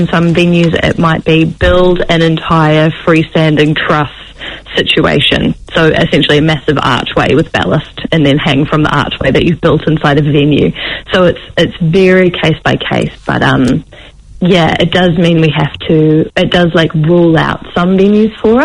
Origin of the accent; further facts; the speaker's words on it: Wellington, New Zealand; So growing up in Wellington